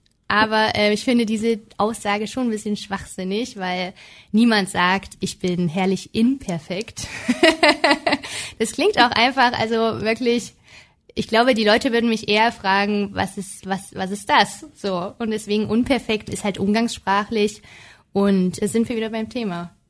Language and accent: German; Saxony-Anhalt, Germany; also born or lived in Merseburg; now in Leipzig, Germany; ich wurde am 28. Februar 1993, wurde ich in Merseburg geboren und bin aufgewachsen im ländlichen Gebiet in Sachsen-Anhalt. Und ja, momentan wohne ich in Leipzig.